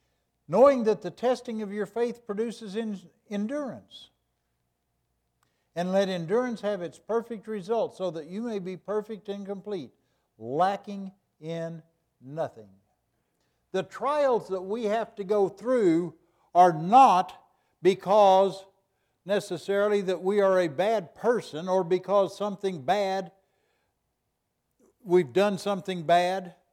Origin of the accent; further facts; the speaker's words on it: Oklahoma, United States; also born or lived in Arkansas; Back in Arkansas, yeah, I grew up in Oklahoma and Arkansas. I grew up in Oklahoma. My grandparents lived in Arkansas.